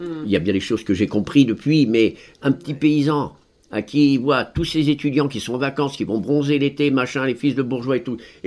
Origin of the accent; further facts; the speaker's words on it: Massy, Île-de-France, France; also born or lived in Saint-Maur-des-Fossés; Je suis fils de paysan, mais un paysan qui vivait en ville. Je suis né à Saint-Maur et après j'ai vécu à Massy. Mon père avait une ferme à Massy. Massy, c'est à 10 km de la Porte d'Orléans.